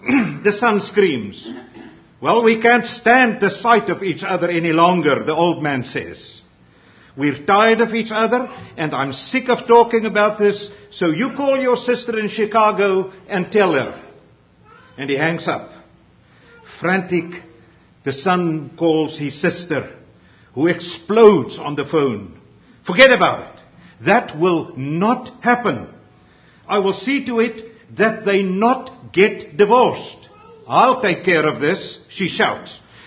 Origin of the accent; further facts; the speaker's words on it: South Africa; first language af; English is a second language; I was seeking to translate a word from the Afrikaans language, my mother tongue, into English. You see, I grew up with that word.